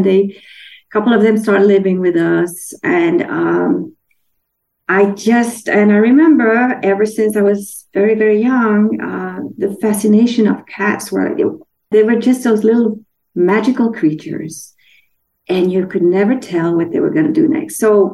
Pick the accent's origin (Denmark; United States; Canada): Denmark; And because I'm from Europe, I'm from Denmark, and there isn't that stigma with black cats as strongly as it is.